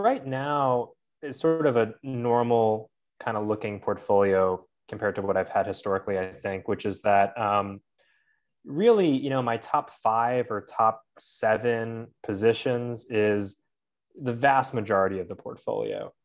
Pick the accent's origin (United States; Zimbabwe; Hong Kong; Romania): United States; Well, you know, the funny thing is that I still love Canada. I'm an American.